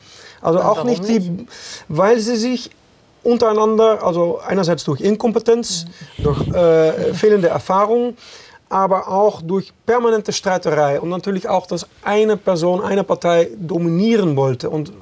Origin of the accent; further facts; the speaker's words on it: Netherlands; German is a second language; man versucht also die Niederlande weniger attraktiv zu machen, wobei einer der größeren Probleme in meiner Heimat ist eigentlich auch die Arbeitsmigration.